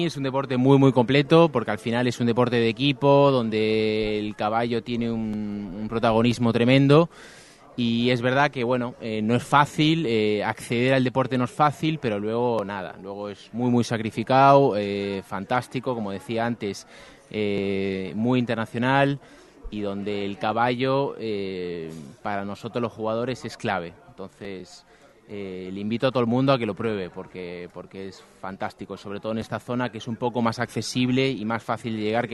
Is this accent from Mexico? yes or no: no; Spain; soy español y con mucho orgullo.